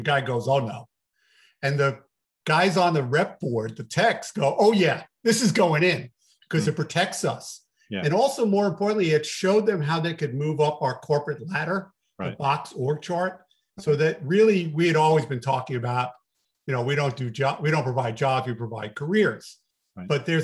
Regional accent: New York, United States; accent: New York; now in Arizona, United States; I have been told I have still a little piece of my New York accent. So if I give away where I am, I live in Arizona and lived here for the last 20 years

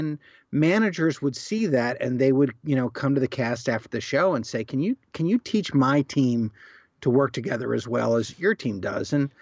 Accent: Newcastle, Delaware, United States; I grew up on the East Coast and started doing improv in between sets of a … cover band in Newcastle, Delaware.

